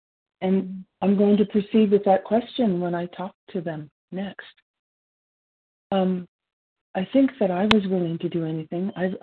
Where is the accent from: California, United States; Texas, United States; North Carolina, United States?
California, United States; Yes, this is … from California.